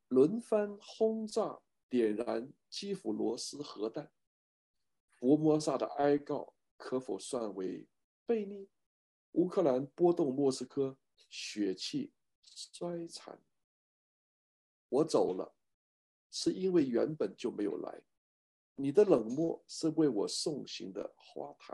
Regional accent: China; 你也很难逃避我们中国人这个 文化上的捆绑

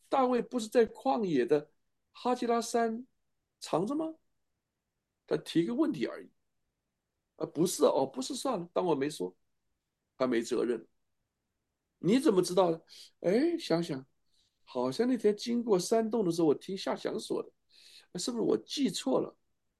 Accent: China; moved away; 我们过去在中国大陆成长的

